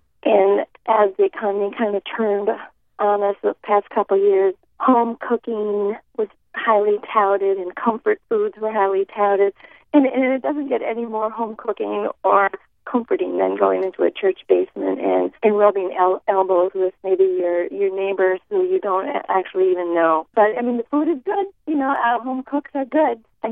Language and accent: English; Midwest, United States; And we came from the Midwest, and people in the Midwest put tomato sauce in their beans, but they don't do it here.